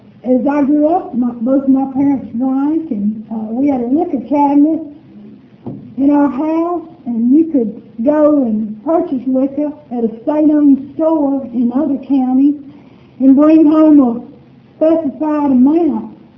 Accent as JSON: {"language": "English", "region": "Alabama", "country": "United States", "tie": "born or raised there", "said": "I grew up in Alabama, and I went to school at Auburn, and I'm a war eagle all the way."}